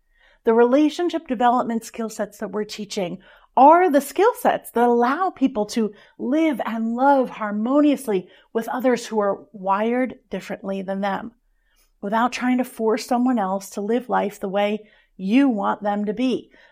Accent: New Jersey, United States; I curse. I'm a regular person. In fact, I'm from New Jersey, so maybe a little bit less than regular.

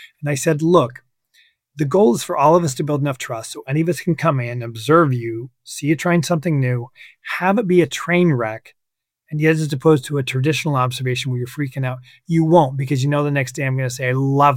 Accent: Washington, United States; In my home state of Washington, you are required to do Danielson-Marzano or the University of Washington model.

